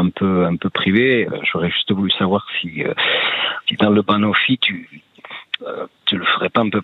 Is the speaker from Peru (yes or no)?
no; Nouvelle-Aquitaine, France; also born or lived in Brittany; et que je sois de Bretagne, j'ai grandi au Pays Basque, oui.